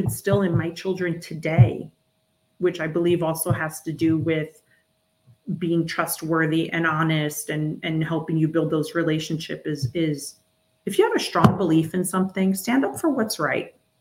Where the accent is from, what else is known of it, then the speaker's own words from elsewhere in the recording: New York, United States; now in Atlanta, United States; I'm from New York originally. I don't live in New York anymore. I'm in the South. I'm in Atlanta, Georgia, but we, you know, New Yorkers can be very frank at times.